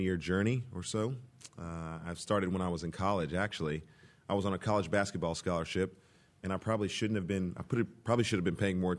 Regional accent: Texas, United States; Yes, sir. I'm from Texas.

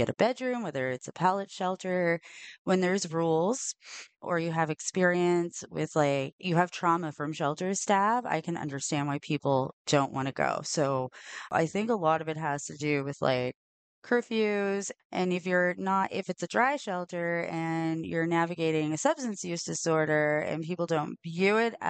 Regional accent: Chester, Nova Scotia, Canada; So I remember being very overwhelmed because I'm from Chester, Nova Scotia. And so even to me, Halifax was this big, huge city.

